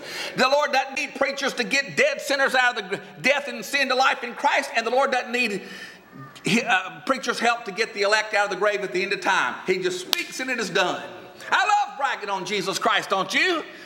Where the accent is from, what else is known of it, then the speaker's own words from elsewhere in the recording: Atlanta, Georgia, United States; I said, well, I'm from Atlanta. I got to straighten the rappers out first before I can work on Hollywood. You know, when you're from Atlanta, you can't throw stones too hard.